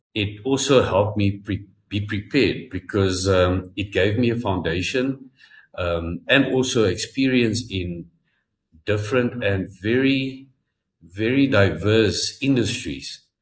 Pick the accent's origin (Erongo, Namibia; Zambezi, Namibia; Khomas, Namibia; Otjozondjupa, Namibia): Khomas, Namibia; Windhoek; I was born in Namibia, born in Windhoek, grew up in Windhoek, lived in Windhoek for 50 years, went to school, studied at the University of Namibia